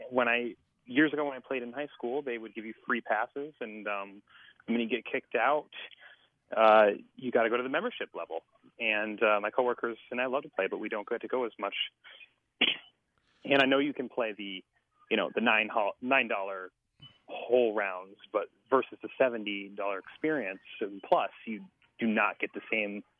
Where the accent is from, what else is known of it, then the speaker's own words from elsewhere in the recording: Bennington, Vermont, United States; I'm from Bennington.